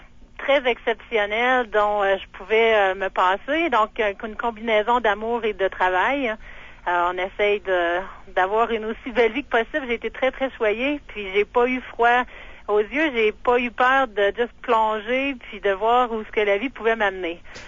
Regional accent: Quebec, Canada; Bon, je viens d'Abitibi

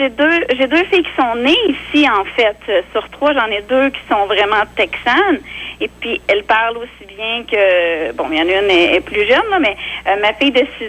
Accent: Trois-Rivières, Quebec, Canada; moved away as an adult; Je suis native de Trois-Rivières. J'ai habité la région de Québec pendant longtemps.

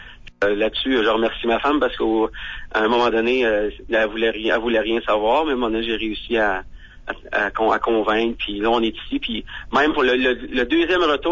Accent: Ontario, Canada; moved away as an adult; je suis natif de l'Ontario, donc je regardais en Ontario un petit peu. Mais à un moment donné, j'ai vu en Alberta ici

